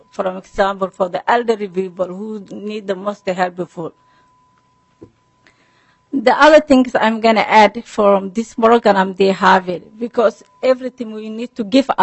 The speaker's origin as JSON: {"language": "English", "country": "Somalia", "second_language": "English", "moved": "yes", "lives_now": "United States", "said": "I'm from Somalia. I come from America 2005."}